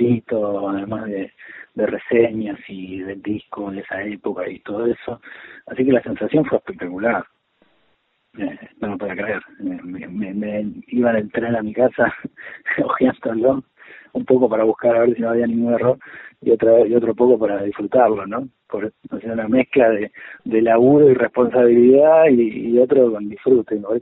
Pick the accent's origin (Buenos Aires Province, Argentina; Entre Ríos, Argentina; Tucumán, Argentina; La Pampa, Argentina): Entre Ríos, Argentina; Concordia; moved away as an adult; also born or lived in Salta; now in Buenos Aires, Argentina; yo soy de Concordia, Entre Ríos, y me fui a Salta a los 20. Así que hasta los 20 estuve allá en Entre Ríos y viví, me formé como periodista en Salta. Trabajé todos mis primeros años hasta que me vine a Buenos Aires en 2017.